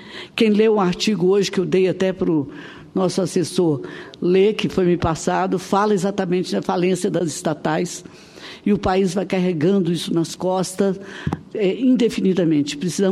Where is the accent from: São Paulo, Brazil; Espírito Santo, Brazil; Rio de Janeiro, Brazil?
Espírito Santo, Brazil; Mas tem mais importância eu entender que lá no meu estado do Espírito Santo, a fome já aparece como um traço da discriminação